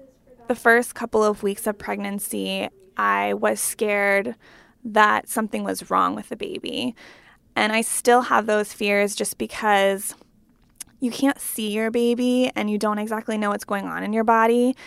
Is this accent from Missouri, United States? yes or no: no; Pennsylvania, United States; now in Washington, United States; I'm from Pennsylvania, which is like 4 hours away from my new home and my new job in D.C.